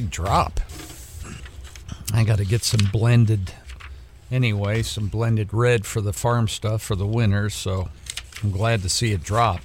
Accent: Ohio, United States; I remember when I was a kid, and I can't remember what year it was, but in Ohio, they moved trick-or-treating to the Sunday afte

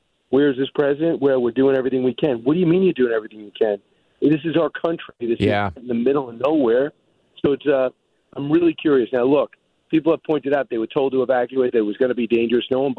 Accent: Maine, United States; born there; But I was born in Maine. I used to ride a bike with my friends. People know me in the community.

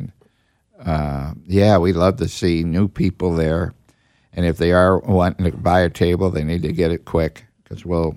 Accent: St. Louis, Missouri, United States; I am from St. Louis.

